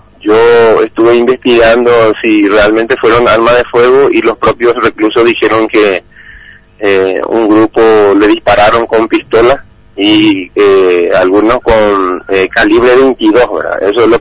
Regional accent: Paraguay; como los paraguayos decimos, todo está bien siempre

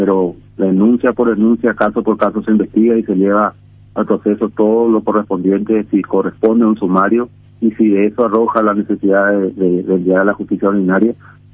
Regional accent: Paraguay; nos afecta a todos como ciudadanos, como paraguayos y como seres humanos

